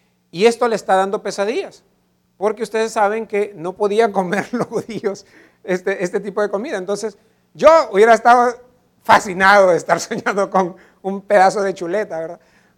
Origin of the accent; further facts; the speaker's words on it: San Salvador, El Salvador; Es que yo crecí en San Salvador.